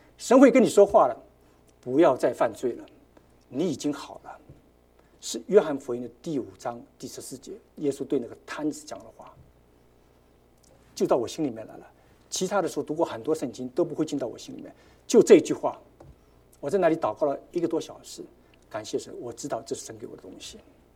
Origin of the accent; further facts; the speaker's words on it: Shanghai, China; 我告诉你，我是个上海人，我是这个非常精明的一个人。